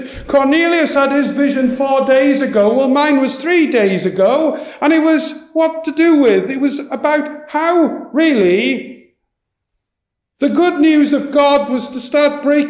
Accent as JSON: {"language": "English", "region": "Wales", "country": "United Kingdom", "said": "Could I just say, I come from Mid Wales."}